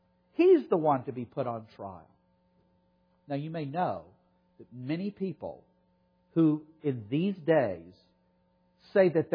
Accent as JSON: {"language": "English", "region": "the South", "country": "United States", "said": "And I come from the South, where not only are you told no problems"}